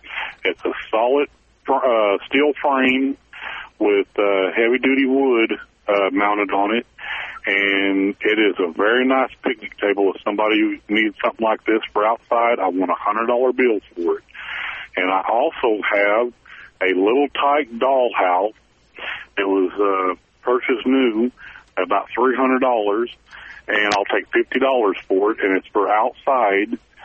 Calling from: Cordell, Oklahoma, United States; This morning I'm calling from Cordell.

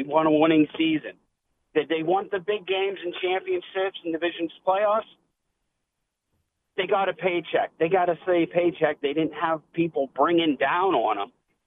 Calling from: State College, Pennsylvania, United States; I'm calling from State College, PA.

